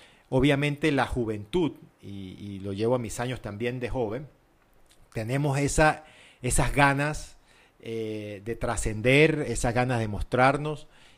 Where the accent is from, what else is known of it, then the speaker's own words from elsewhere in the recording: Mérida, Venezuela; Por ejemplo, en mi caso, si soy de Mérida, en Venezuela